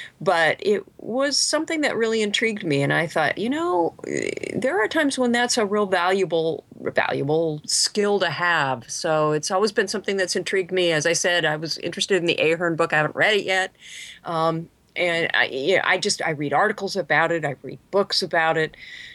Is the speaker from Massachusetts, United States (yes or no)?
no; Superior, Wisconsin, United States; also born or lived in New York / Madison, Wisconsin; Well, I'm from Wisconsin, actually. My entire family still lives in the Midwest. I was actually born in New York, and I like to say that my entire life was moving west because now I live on the Pacific Ocean.